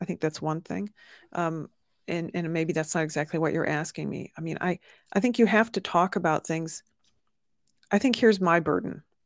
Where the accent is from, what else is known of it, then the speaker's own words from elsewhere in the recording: Detroit, Michigan, United States; born there; You know, I was born in Detroit, and Oxford High School in Oakland County is north of Detroit.